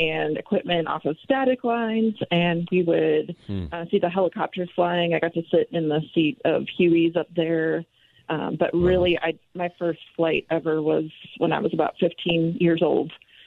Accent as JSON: {"language": "English", "town": "River Falls", "region": "Wisconsin", "country": "United States", "tie": "born or raised there", "said": "I grew up in River Falls, Wisconsin. So we're, you know, western Wisconsin, pretty close to the Twin Cities area."}